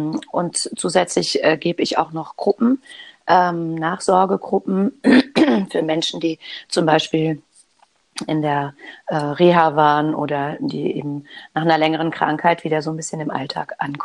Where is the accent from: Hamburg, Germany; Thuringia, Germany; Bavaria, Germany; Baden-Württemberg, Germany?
Hamburg, Germany; Ich komme aus Hamburg und lebe in Hamburg im Alstertal. Ich bin 51 Jahre alt